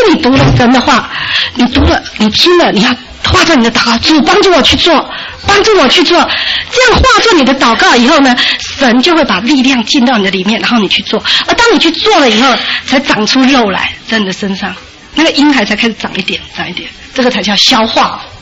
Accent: Taipei, Taiwan; 因为我是台北人啊，那在家里又是老幺哈，女孩子的老幺

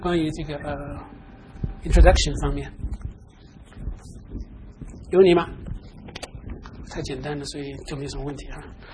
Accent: China; 那这是我们中国人的想法。

